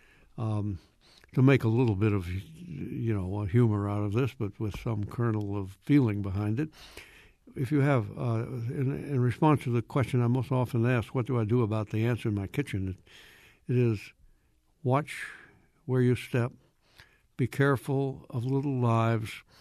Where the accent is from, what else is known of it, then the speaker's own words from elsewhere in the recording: Alabama, United States; It's actually centered on it's my southern novel. You know, I'm from Alabama